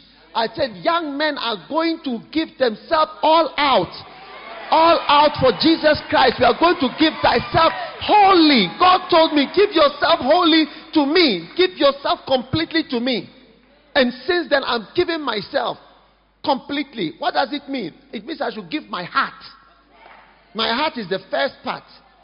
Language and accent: English; South Africa; Because I'm South African.